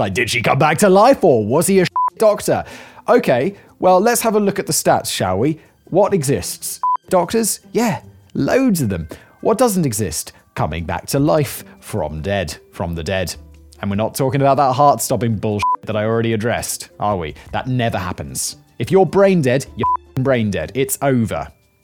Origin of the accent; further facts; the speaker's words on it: United Kingdom; And even as a British person, I'm like, yeah, I mean, it should.